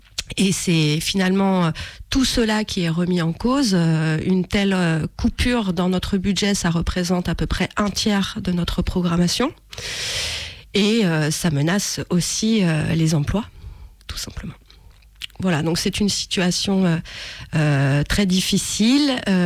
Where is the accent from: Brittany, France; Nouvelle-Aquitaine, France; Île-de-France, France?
Brittany, France; now in Lyon, France; je suis bretonne d'origine, donc j'ai commencé à travailler là-bas. Et puis ensuite, je suis venue m'installer à Lyon